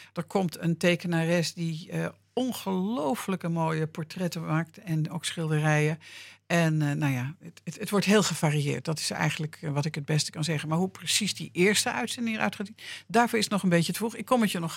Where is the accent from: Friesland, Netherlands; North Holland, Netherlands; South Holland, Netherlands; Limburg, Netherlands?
North Holland, Netherlands; Laren; Ik ben geboren en getogen in Laren. Het is een geweldige streek. Laren is een fantastisch dorp.